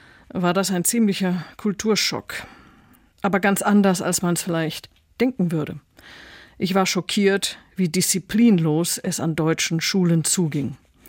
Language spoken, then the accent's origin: German; Mexico City, Mexico; now in Germany; dass ich meine Kindheit größtenteils in Mexiko-Stadt verbracht habe. Meine Eltern haben dort für den Bayer-Konzern gearbeitet und Urlaub in Deutschland gab es nur alle 2 Jahre. Ich bin also schon lateinamerikanisch geprägt